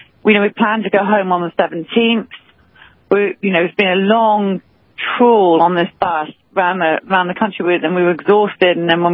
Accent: United Kingdom; accent: British; he didn't understand my British accent at all.

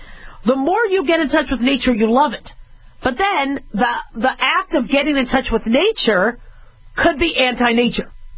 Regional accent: California, United States; born there; Well, I didn't grow up in California, but I was born there, and my parents moved a lot.

